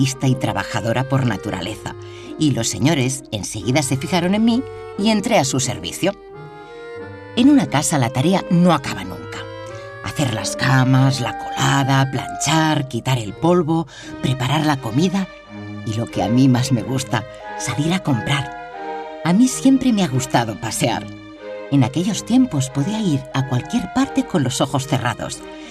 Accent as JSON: {"language": "Spanish", "town": "Sabadell", "region": "Catalonia", "country": "Spain", "tie": "born or raised there", "also_born_or_lived": "Camprodon", "said": "Llegué a Sabadell hace muchos años, cuando todavía era una niña. Nací en Camprodon y mis padres dejaron el pueblo para venir a trabajar la lana aquí"}